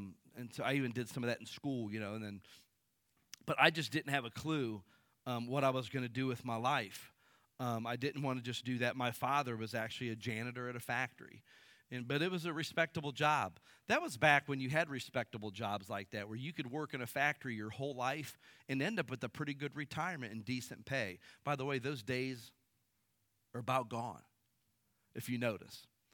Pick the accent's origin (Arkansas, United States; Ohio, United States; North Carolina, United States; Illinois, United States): Ohio, United States; Akron; moved away as an adult; I grew up in Akron, Ohio, right down from Cleveland, and I moved to Bible school right out of high school to Kansas City, Missouri.